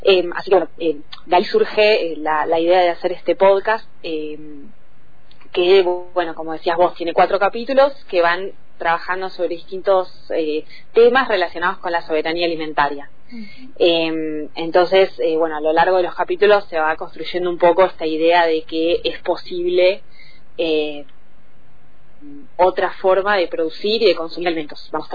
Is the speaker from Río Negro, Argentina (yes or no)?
yes; Bariloche, Río Negro, Argentina; also born or lived in La Plata; Sí, soy de Bariloche. Soy de Bariloche, me fui a estudiar a La Plata. Ajá. En su momento, y después me volví a Bariloche. Ya hace varios años me volví